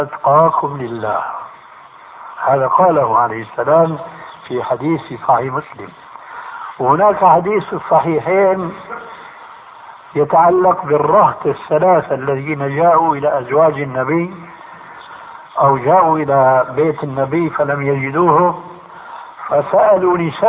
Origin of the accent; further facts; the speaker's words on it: Syria; عندنا في الشام يسمى المقدمة بالتذكير